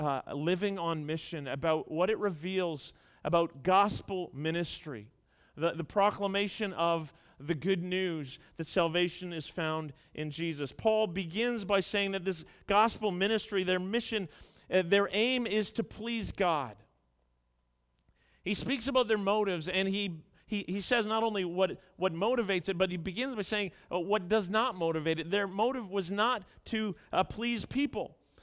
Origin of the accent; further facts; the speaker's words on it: Toronto, Ontario, Canada; I grew up in Toronto.